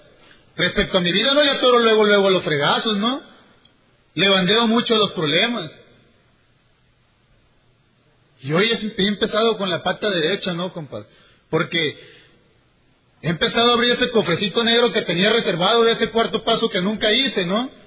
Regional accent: Culiacán, Sinaloa, Mexico; now in Toronto, Canada; Soy de Culiacán, Sinaloa, México, pero milito aquí en Toronto, en el Nueva Esperanza.

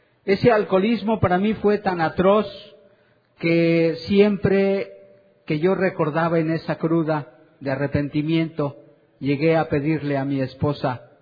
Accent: San Miguel de Allende, Guanajuato, Mexico; en el estado de donde vengo, de Guanajuato, o en la ciudad específicamente de San Miguel de Allende

